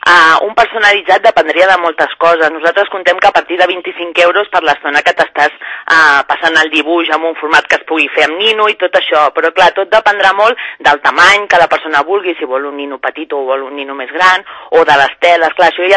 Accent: Sant Cugat del Vallès, Catalonia, Spain; com que som de Sant Cugat

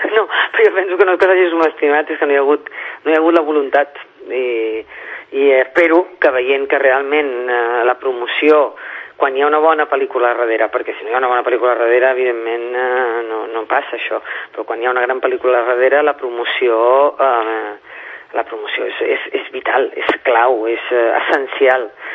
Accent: Catalonia, Spain; com a catalana

